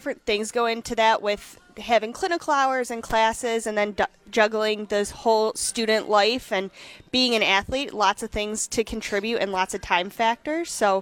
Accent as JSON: {"language": "English", "town": "Howell", "region": "Michigan", "country": "United States", "said": "So I'm originally from Howell, Michigan."}